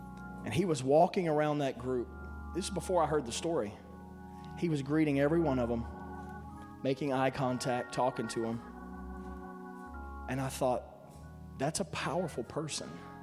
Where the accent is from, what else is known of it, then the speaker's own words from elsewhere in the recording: Louisiana, United States; We're imports. My wife's an import from South Louisiana. I'm an import from Louisiana.